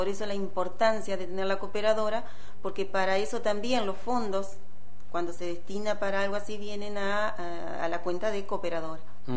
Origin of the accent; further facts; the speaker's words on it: Nogoyá, Entre Ríos, Argentina; Yo soy oriunda de Nogoyá